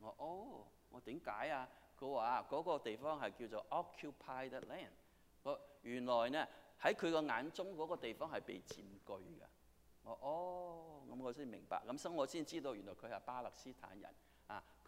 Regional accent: Guangdong, China; now in United States; 我哋都係廣東人啊，美國嚟。

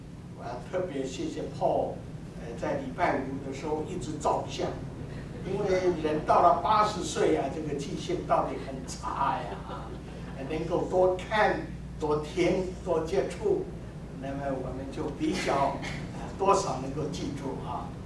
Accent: Taiwan; 我是台湾人，那么是台湾的乡下啊，乡下人。

